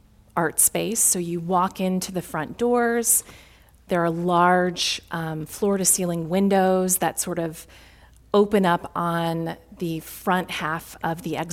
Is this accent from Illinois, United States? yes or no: yes; Chicago, Illinois, United States; and I say this as a Midwesterner born and raised in Chicago, too often we think this is perhaps a Southern issue or someone else's issue. It's very much in my backyard here in Chicago.